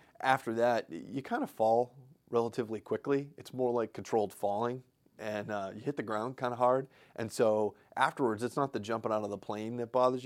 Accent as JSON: {"language": "English", "region": "New England", "country": "United States", "tie": "born or raised there", "also_born_or_lived": "Lowell, Massachusetts", "said": "I was born in Lowell, Massachusetts, but kind of grew up all over New England."}